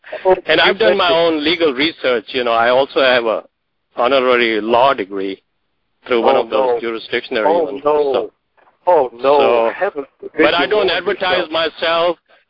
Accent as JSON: {"language": "English", "country": "United States", "said": "I'm an American national. I'm a state citizen."}